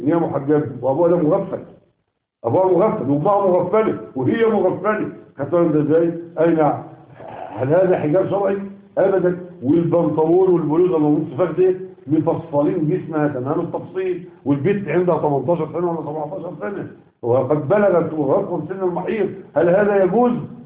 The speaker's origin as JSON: {"language": "Arabic", "country": "Egypt", "said": "ولذلك تجد ان كثيرا عندنا في مصر رجالا ونساء يحلفون بغير الله"}